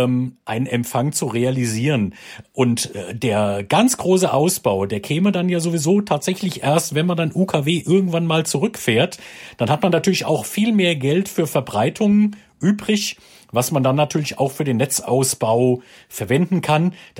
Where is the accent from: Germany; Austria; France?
Germany; Diez, Rhineland-Palatinate; Dietz an der Lahn, das ist meine Heimatstadt, wo ich herkomme.